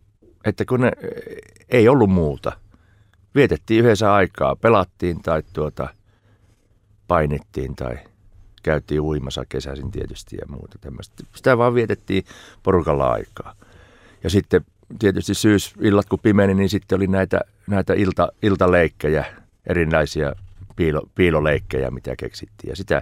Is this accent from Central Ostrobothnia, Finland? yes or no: yes; Sievi, Central Ostrobothnia, Finland; born there; Suomen sievin mies, eli Pohjanmaan, Keski-Pohjanmaan lakeuksilta Sievistä syntyisin ja juuret syvällä Härmässä.